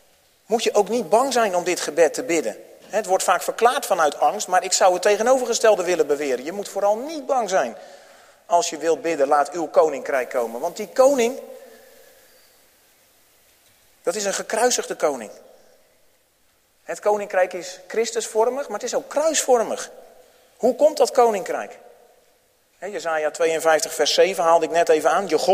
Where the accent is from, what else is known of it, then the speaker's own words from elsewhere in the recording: Netherlands; En als je dan als Nederlanders bij elkaar zit, hè, want dat heette dan ook de Oranje Camping, dan ontstaat er op zo'n camping iets van de Nederlandse cultuur.